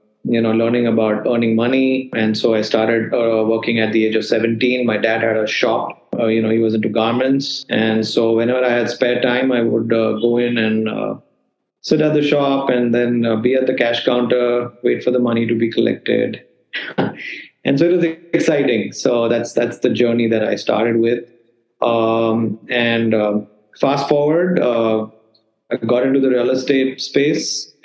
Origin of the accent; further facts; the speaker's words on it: Pune, Maharashtra, India; also born or lived in Mumbai; Started my schooling in Pune. I was born in Bombay. Mm-hmm. And so I studied at the Bishop School here in Pune.